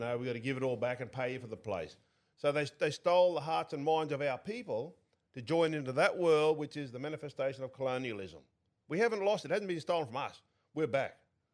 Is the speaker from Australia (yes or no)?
yes; Mareeba, Queensland, Australia; I come from Mareeba, you know, where the population was the highest no vote in the last referendum, the highest no vote.